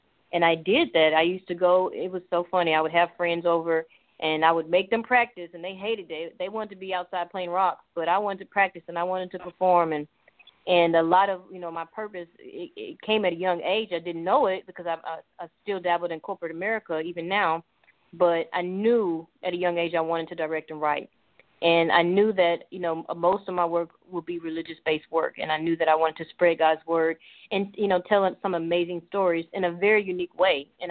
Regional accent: Little Rock, Arkansas, United States; now in Dallas, United States; I am actually originally from Little Rock, Arkansas, and I moved to Dallas in 1998. And ever since then, we've been here, and we love it here.

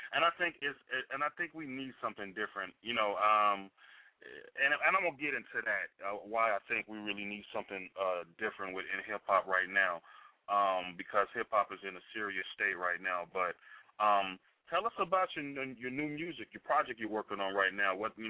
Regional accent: Chicago, Illinois, United States; now in Arizona, United States; You know, I'm from Chi-Town, so it's a little different out there.

